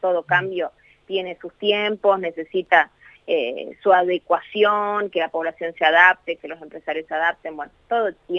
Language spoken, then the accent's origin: Spanish; Paclín, Catamarca, Argentina; a mí que soy de Paclín, también plantearle las líneas interurbanas